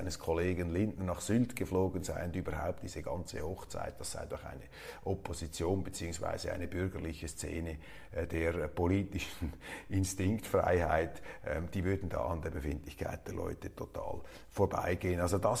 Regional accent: Switzerland; Und als Schweizer kann man da einfach nur die Stirn runzeln.

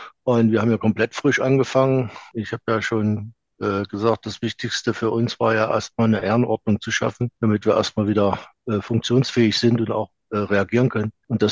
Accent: Erfurt, Thuringia, Germany; Ich bin Erfurter, hier geboren, im alten Steinbau in der Burgistraße.

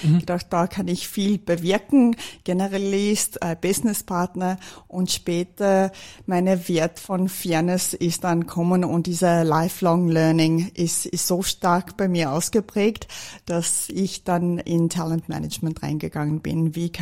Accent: Johannesburg, Gauteng, South Africa; moved away as an adult; now in Austria; Ich bin in Südafrika, in Johannesburg, geboren und aufgewachsen.

